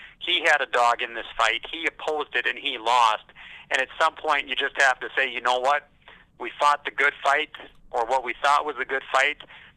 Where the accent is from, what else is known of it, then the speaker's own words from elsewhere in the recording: Mattock, North Dakota, United States; growing up in Mattock, North Dakota, you know, class of 18 in high school, no stoplights.